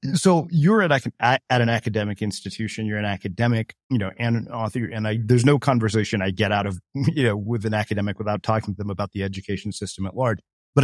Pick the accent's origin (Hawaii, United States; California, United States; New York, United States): California, United States; I didn't go to my prom, even though I grew up in California.